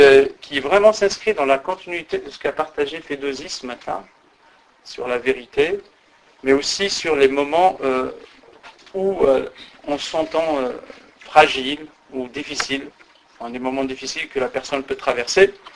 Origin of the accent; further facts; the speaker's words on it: Kabylie, Algeria; Il y a un dicton chez nous, je suis originaire de Kabylie